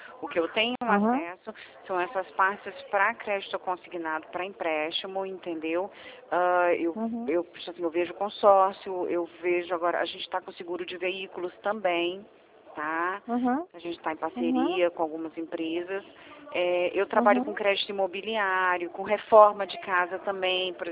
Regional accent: Espírito Santo, Brazil; Eu sou capixaba. Eu sou do Espírito

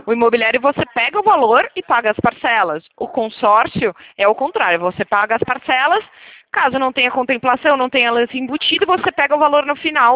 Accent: Limeira, São Paulo, Brazil; eu falo de Limeira, tá? Eu sou da cidade de Limeira

